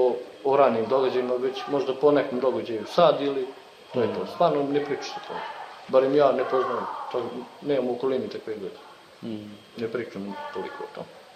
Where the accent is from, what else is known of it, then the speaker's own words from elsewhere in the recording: Mitrovica, Mitrovica District, Kosovo; Mi smo Srbi sa Kosova. Od uvek ovde živim, ovde sam rođen, baba, deda, njihovi baba i deda.